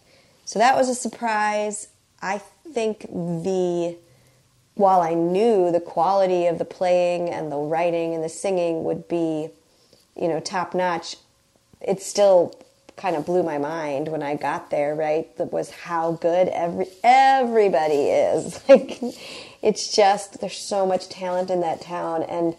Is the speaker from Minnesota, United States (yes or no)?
yes; Falcon Heights, Minnesota, United States; The Twin Cities. I grew up really close to the State Fair in Falcon Heights, which is a tiny, tiny suburb, but really is just the State Fair like neighbor.